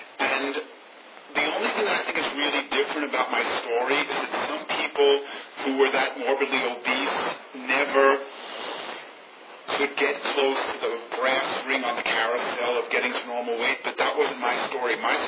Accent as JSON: {"language": "English", "town": "Queens", "region": "New York", "country": "United States", "tie": "born or raised there", "said": "Now, mind you, I grew up in Queens, New York, where in the early 70s, OA was there."}